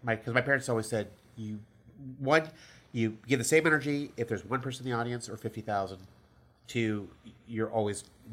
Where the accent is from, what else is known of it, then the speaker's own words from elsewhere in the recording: California, United States; We're from California.